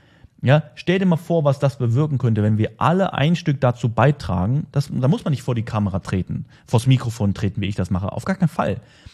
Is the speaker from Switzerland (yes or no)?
no; Germany; ich bin in Deutschland groß geworden.